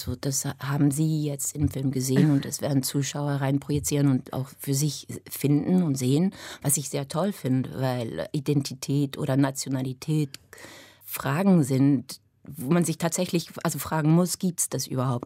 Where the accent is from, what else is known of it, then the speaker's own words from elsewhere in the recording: Bern, Switzerland; accent: Bernese German; first language Swiss German; German is a second language; also born or lived in United States; weil ich dreisprachig aufgewachsen bin. Meine Muttersprache ist tatsächlich Schweizerdeutsch, also Dialekt, Berndeutsch sogar. Die erste Sprache, die ich aber gesprochen habe, war Englisch.